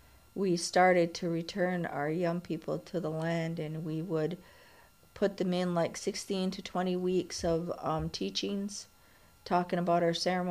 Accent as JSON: {"language": "English", "country": "United States", "said": "I had to work really hard for a very long time to accept that I am an Indian"}